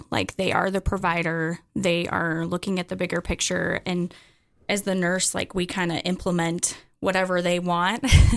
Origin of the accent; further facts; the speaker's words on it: Sheridan, Wyoming, United States; I'm actually originally from Sheridan, but my family moved around a lot and always seemed to end up back here.